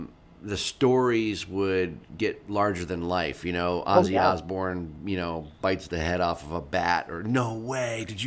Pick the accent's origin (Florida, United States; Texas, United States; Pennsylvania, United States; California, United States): Pennsylvania, United States; Erie; I grew up in Erie, Pennsylvania.